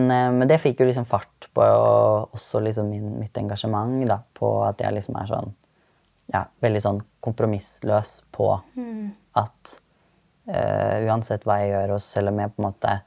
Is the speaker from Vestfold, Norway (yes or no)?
yes; Tønsberg, Vestfold, Norway; det var sånn arrangement i Tønsberg der vi er fra